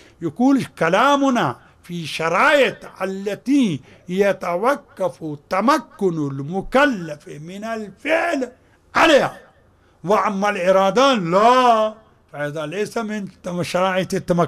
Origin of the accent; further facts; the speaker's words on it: Najaf, Najaf Governorate, Iraq; أني خمارة جاي أسكت أنا نجفي أنت ليش ساكت